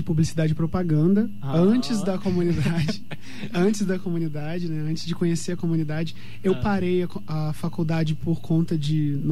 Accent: Curitiba, Paraná, Brazil; Eu sou natural de Curitiba.

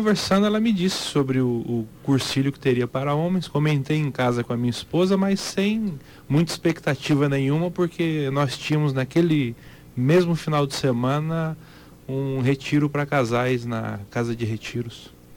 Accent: Dourados, Mato Grosso do Sul, Brazil; Dourados.

